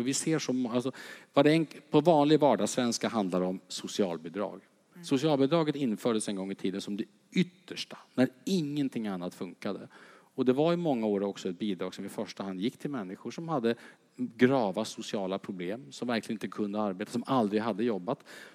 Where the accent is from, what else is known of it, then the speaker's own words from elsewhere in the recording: Södermanland, Sweden; jag är uppvuxen utanför Eskilstuna.